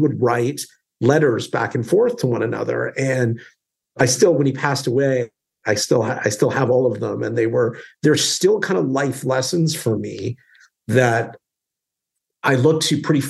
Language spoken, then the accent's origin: English; Calgary, Alberta, Canada; I grew up in Alberta in Canada in a city called Calgary. So it was kind of, when I was there, it was half the size it is now. So it was really a town for all intents and purposes.